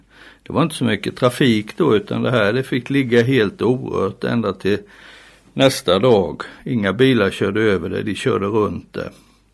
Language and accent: Swedish; Tenhult, Jönköping County, Sweden; Jag är uppvuxen i Tenhult på andra sidan av Jönköping.